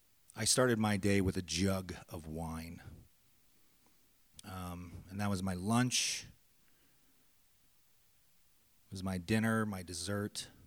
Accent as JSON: {"language": "English", "town": "Browning", "region": "Montana", "country": "United States", "tie": "born there", "said": "I was born in Browning, Montana. I am an enrolled Blackfeet Nation member."}